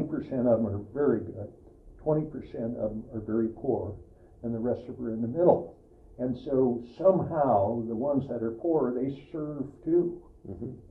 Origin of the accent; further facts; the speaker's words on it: Alaska, United States; born there; I was born in Alaska.